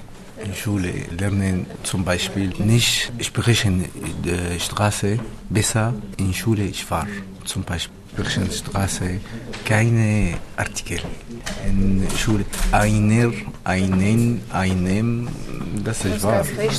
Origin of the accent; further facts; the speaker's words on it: Syria; German is a second language; now in Germany; Ich komme in Syrien, aus Syrien.